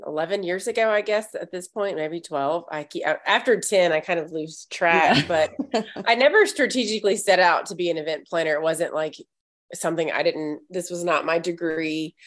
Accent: Mississippi, United States; I'm from Mississippi. And until the pandemic, that's where all my events were.

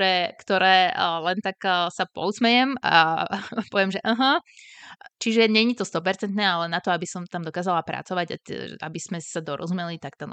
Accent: Bratislava, Bratislava Region, Slovakia; moved away as an adult; now in Bergen, Norway; Nebolo to rozhodnutie ísť do Norska, chceli sme odísť zo Slovenska, skúsiť niečo iné. Keď sme mali 27 rokov

